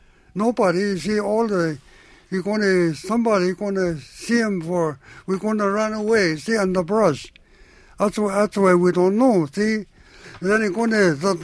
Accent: Arctic Village, Alaska, United States; Arctic Village.

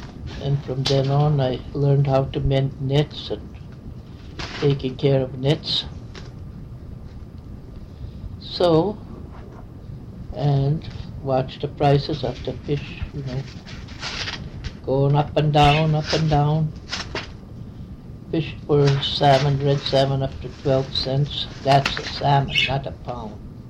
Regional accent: Alaska, United States; also born or lived in Ouzinkie; I was brought up on a fox farm up Uyakte on Alf's Island.

